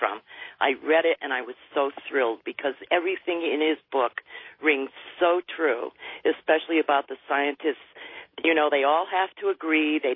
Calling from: Manchester, Connecticut, United States; from Manchester, Connecticut.

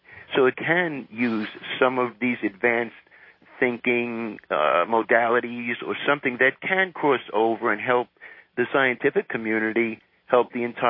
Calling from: Haifa, Haifa District, Israel; I'm calling from Haifa, Israel.

